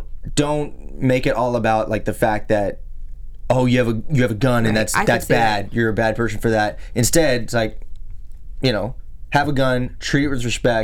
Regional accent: Texas, United States; I grew up in Texas. So my whole family were, you know, aunts and uncles and friends. I mean, hunting was huge.

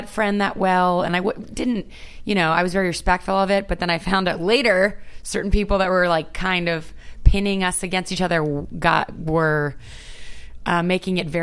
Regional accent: the South, United States; I am from the South.

